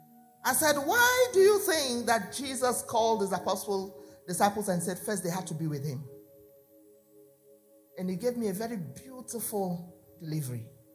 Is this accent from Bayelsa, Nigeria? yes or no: yes; Bayelsa, Nigeria; I come from the Ijaw tribe, from the state called Bayelsa. When you look at the map of Nigeria, we are down there at the base where all the water gather.